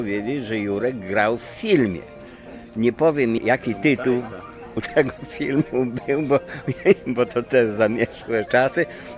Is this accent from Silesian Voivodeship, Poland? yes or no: no; Białystok, Podlaskie Voivodeship, Poland; my jednak jesteśmy z Białegostoku.